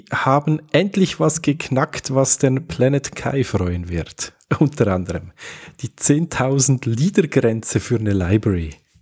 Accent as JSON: {"language": "German", "country": "Switzerland", "said": "Ich nehme ganz, ganz stark an, dass das bei euch in Österreich nicht anders rausgekommen wäre und bei uns in der Schweiz auch nicht."}